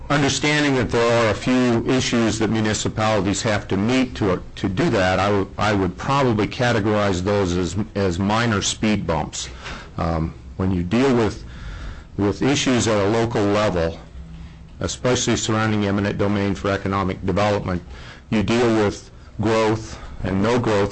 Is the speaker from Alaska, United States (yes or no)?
yes; Kenai, Alaska, United States; from Kenai.